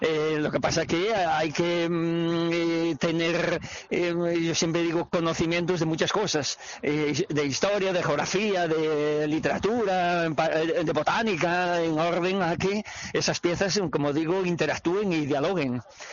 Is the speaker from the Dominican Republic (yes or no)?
no; Spain; yo que me siento esencialmente español, mi obra es la de un español.